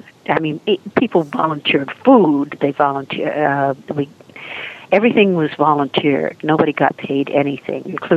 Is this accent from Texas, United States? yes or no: yes; Texas, United States; And I said, well, of course I can handle a snake. I grew up in Texas.